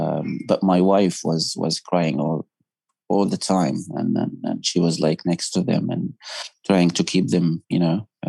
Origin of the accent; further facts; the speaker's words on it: Gaza City, Gaza Strip, Palestine; English is a second language; I'm a Palestinian from Gaza City.